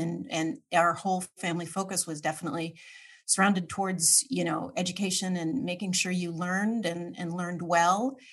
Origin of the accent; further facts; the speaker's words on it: Rhode Island, United States; I grew up in Rhode Island.